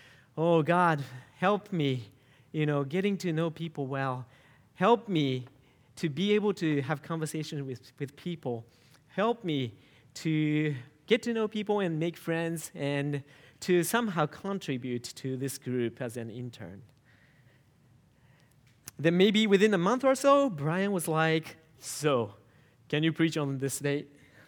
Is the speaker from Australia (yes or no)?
no; Japan; one of the pastoral interns here at Lighthouse Church. I grew up in Japan, and I'm married to a Japanese wife, Erisa